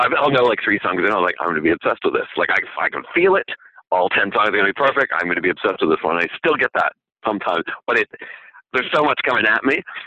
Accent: St. George, New Brunswick, Canada; I grew up finding by myself through like magazines and shit in rural New Brunswick. And because we didn't actually have much music, but our cable system was so shitty in St. George

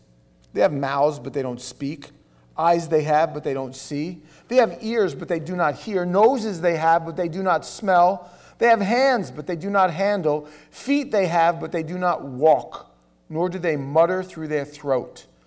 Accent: New York City, New York, United States; But I come from New York. I come from the city.

